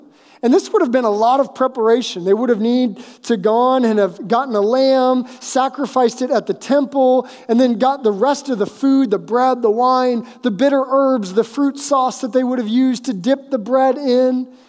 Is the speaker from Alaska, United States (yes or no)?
yes; Kenai, Alaska, United States; And as a kid growing up in Alaska, I lived in a small town called Kenai. I think it was about 1,000, 2,000 people at the time.